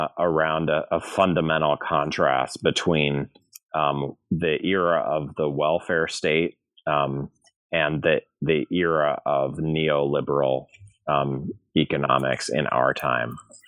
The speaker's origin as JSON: {"language": "English", "town": "St. Louis", "region": "Missouri", "country": "United States", "said": "I'm from St. Louis, Missouri, and I've been part of the academy for 20 years now, teaching at various schools."}